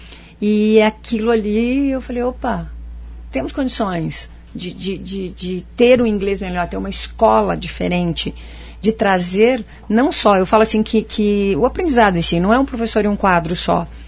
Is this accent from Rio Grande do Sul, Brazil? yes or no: no; Maringá, Paraná, Brazil; Não, eu sou Maringá, sou daqui de Maringá.